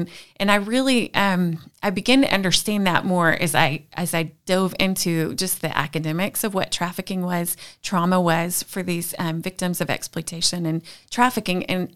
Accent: Edmond, Oklahoma, United States; Well, I'm from Edmond, Oklahoma, so a little suburb outside of Oklahoma City. And I grew up in the church, had a dad that was a deacon, mom that was in the choir

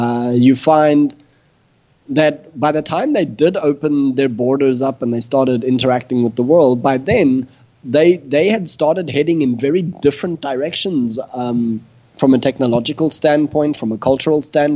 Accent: South Africa; I grew up in South Africa in the closing stages of apartheid.

